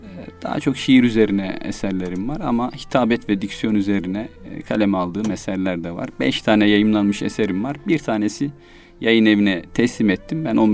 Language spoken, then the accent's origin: Turkish; Afyonkarahisar, Turkey; also born or lived in Konya; now in Istanbul, Turkey; Ben Afyonkarahisarlıyım. Konya'ya bakan tarafından, aslında Konya doğumluyum ama memleketim Afyonkarahisar. 10 yıldır da İstanbul'da ikamet ediyorum.